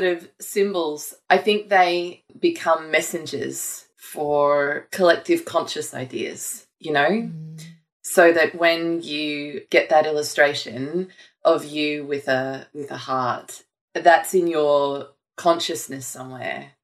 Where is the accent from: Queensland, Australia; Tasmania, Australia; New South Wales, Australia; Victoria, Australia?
Queensland, Australia; Gladstone; born there; We lived in the same town. I was born in Gladstone in Queensland, and we didn't live far from each other.